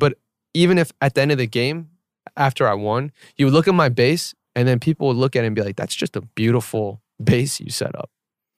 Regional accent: Atlanta, Georgia, United States; You know, growing up in Atlanta, it was really hard to gauge how good you were.

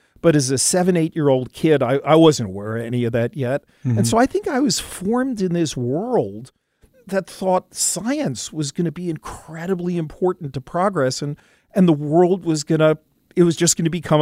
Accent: New York City, New York, United States; I grew up in New York City, a product of the public schools, where I fell in love with math.

